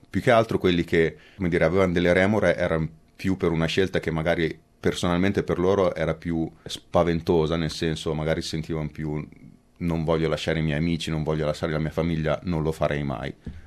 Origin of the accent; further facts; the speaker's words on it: Pesaro, Marche, Italy; moved away as an adult; now in Australia; Allora, sono di Pesaro, ho 36 anni e prima di venire qua lavoravo per una società vicino a Milano che faceva trading di gas liquefatto.